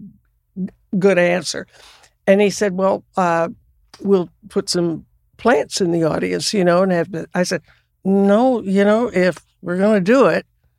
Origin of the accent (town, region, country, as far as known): Texas, United States; also born or lived in Arkansas